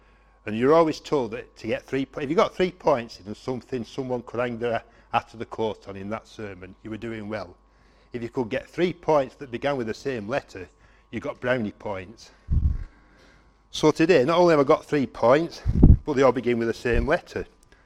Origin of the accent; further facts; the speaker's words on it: England, United Kingdom; accent: northern; I thought, my northern accent, how am I going to do?